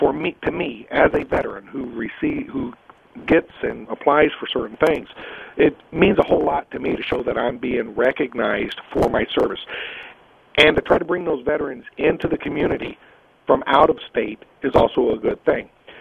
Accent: Milton, Florida, United States; Well, you know, I'm a Floridian. I'm from the Pensacola area up in Milton, Florida. I like Florida.

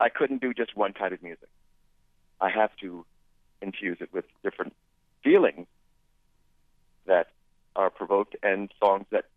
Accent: New York City, New York, United States; I'm very glad that I was brought up in New York City. I tell people all the time, you grew up in New York City, you can live anywhere. I'm very comfortable in Michigan, and I'd never move back to New York

